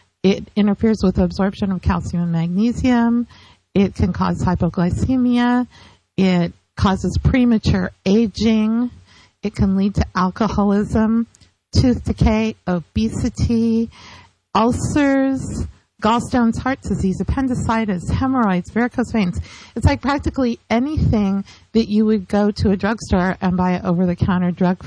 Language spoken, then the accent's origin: English; California, United States; In California.